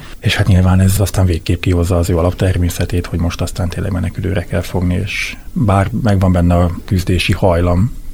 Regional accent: Baranya, Hungary; mert én nagyon kicsi faluban nőttem föl, Dél-Baranyában

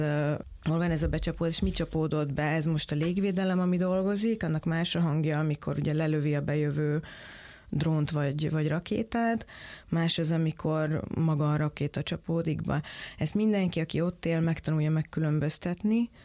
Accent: Budapest, Hungary; így budapestiként

